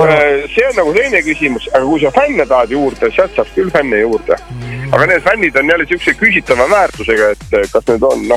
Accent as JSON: {"language": "Estonian", "region": "Põlva County", "country": "Estonia", "said": "Põlvamaalt, ma olen Põlvamaalt"}